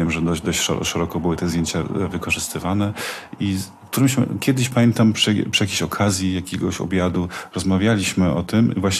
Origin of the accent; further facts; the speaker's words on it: Silesian Voivodeship, Poland; Ja mieszkam, jakby wychowałem się na Górnym Śląsku, więc dla mnie to jest bardzo ważny region.